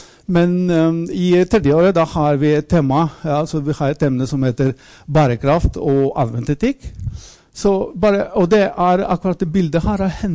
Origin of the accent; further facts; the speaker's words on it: Athens, Attica, Greece; jeg kommer fra Hellas, jeg sa ikke det. Jeg kommer opprinnelig fra Aten.